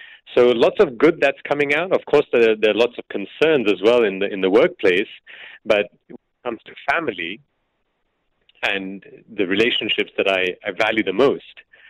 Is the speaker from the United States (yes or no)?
no; Belgium; I've grown up, I was born and raised in Belgium. I'm of Indian descent.